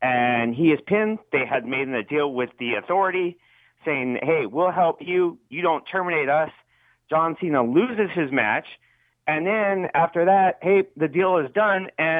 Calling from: Las Vegas, Nevada, United States; in Las Vegas.

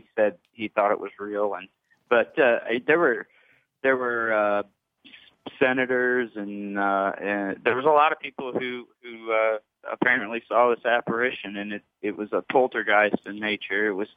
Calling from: Adams, Tennessee, United States; Hey, I'm calling from Adams, Tennessee.

